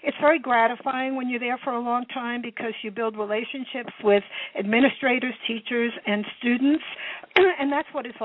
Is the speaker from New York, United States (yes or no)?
yes; New York City, New York, United States; I'm originally from New York, born, raised